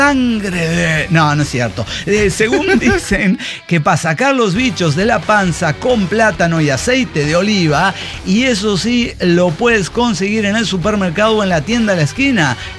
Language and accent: Spanish; Papantla, Veracruz, Mexico; Yo vengo de Papantla